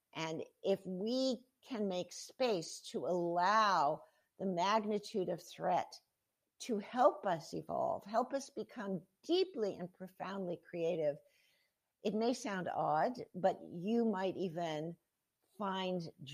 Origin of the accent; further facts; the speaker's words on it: New York, United States; born there; I don't come from a farming background. I was born in the Bronx, New York, kind of the opposite of farming.